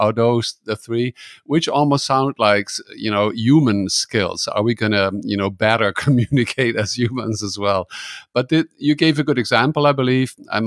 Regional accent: Netherlands; English is a second language; now in Germany; You know, I'm from the Netherlands. I live in Germany.

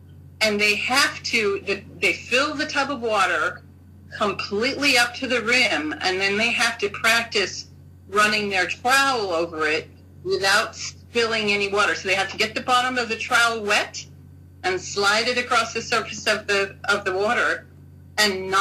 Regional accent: United States; But anyway, I'm an American, so I get to say that.

